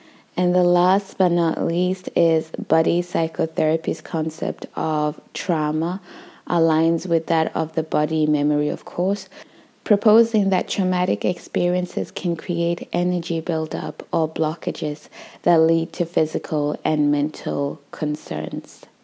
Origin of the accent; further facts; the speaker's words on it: Uganda; as an African woman. I think for me, when I went back to my home country of Uganda when I was 25